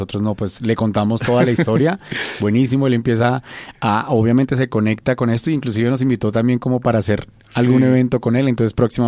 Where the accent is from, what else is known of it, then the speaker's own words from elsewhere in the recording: Boyacá, Colombia; Una cosa que yo no les he contado es que yo soy de Boyacá, y a mí no me gusta decir que yo soy de Boyacá.